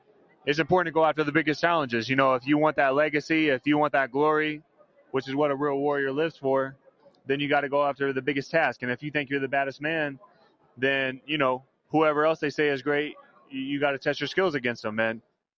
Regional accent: Ashland City, Tennessee, United States; and I'm from like 25 minutes outside of downtown Nashville. It's called Ashland City. It's way out in the country.

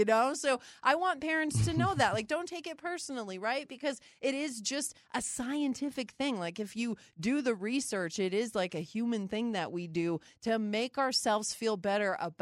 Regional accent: North Dakota, United States; moved away as an adult; when I left home, I moved from North Dakota to Colorado 2.5 months after I graduated high school. I was out of there.

